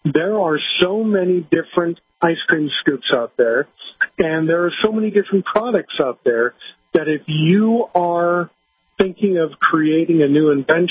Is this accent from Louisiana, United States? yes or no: yes; New Orleans, Louisiana, United States; And I'm also from New Orleans originally